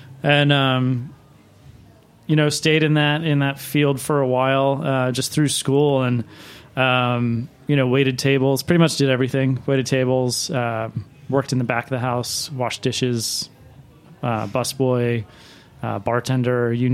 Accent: Baltimore, Maryland, United States; So it was when I was working at a steakhouse in Maryland, where I grew up in Baltimore.

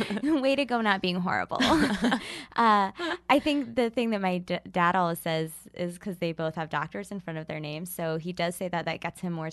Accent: Ohio, United States; Yeah, I grew up in Ohio.

